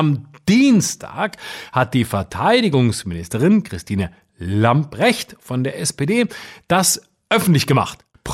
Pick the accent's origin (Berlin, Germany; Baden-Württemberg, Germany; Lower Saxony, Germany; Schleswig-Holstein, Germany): Baden-Württemberg, Germany; über mein Heimatbundesland Baden-Württemberg zu reden